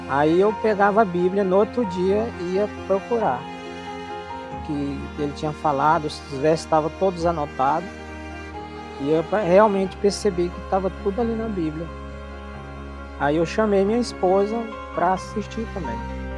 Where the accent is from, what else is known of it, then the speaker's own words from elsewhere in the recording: Maranhão, Brazil; now in Palmas, Brazil; eu sou do Maranhão e moro aqui em Palmas, Tocantins, desde 2001.